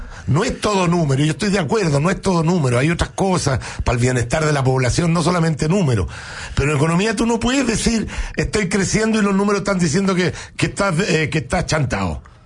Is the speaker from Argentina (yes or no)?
no; Chile; solo soy un ciudadano chileno.